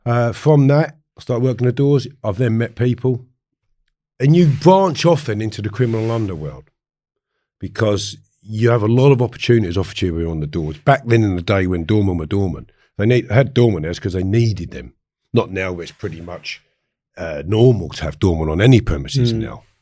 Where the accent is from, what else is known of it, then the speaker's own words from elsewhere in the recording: Harefield, London, United Kingdom; So I grew up in Harefield. It's a village, large village. It was a very busy village for pubs.